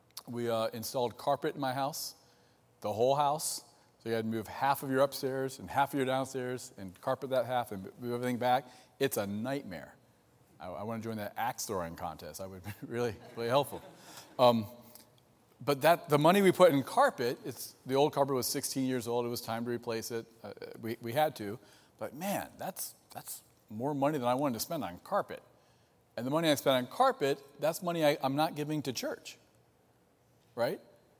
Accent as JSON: {"language": "English", "region": "Ohio", "country": "United States", "said": "I'm from Ohio, I'm a Buckeye, so we win a lot. But I came to Grand Rapids to go to seminary"}